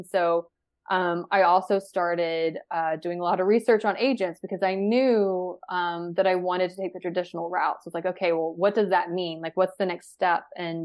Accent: Georgia, United States; and I'm from Georgia, and we had some ice and snow days.

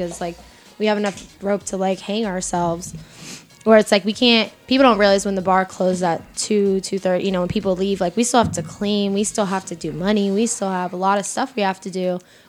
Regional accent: Florida, United States; shout out to Florida. I'm from Florida.

